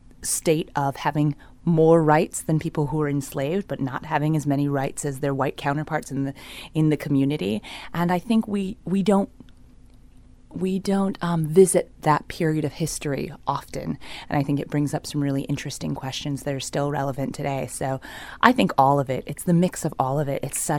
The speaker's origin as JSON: {"language": "English", "town": "St. Croix", "country": "U.S. Virgin Islands", "tie": "born there", "said": "I was born in St. Croix in the Virgin Islands, and there we had a lot of forms of storytelling."}